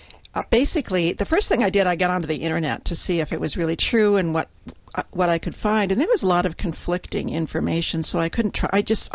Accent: Menominee, Wisconsin, United States; Yes, I was. I was born and raised in Menominee.

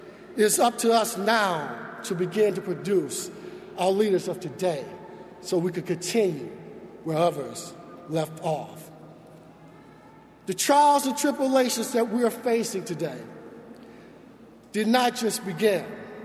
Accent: Deep South, United States; And while growing up in the Deep South, my parents often instilled in me the value for speaking for those who can no longer speak for themselves

